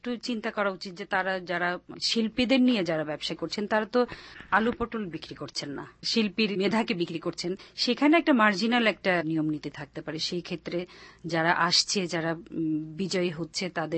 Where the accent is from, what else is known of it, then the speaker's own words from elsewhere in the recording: Bangladesh; সবকিছুতে আমি আমার সবসময় মনে রাখি আমি একজন বাঙালি, বাংলাদেশি।